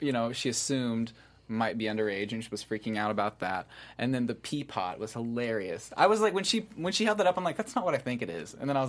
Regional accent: Missouri, United States; moved away; when I moved here 5 years ago from Missouri, I still call my mom and dad every day.

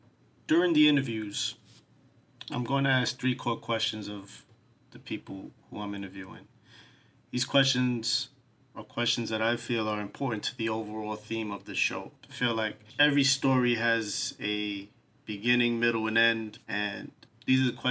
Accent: New York City, New York, United States; So I grew up in Spanish Harlem. I grew up in New York City all my life. All 41 years of my life, I've lived in New York City.

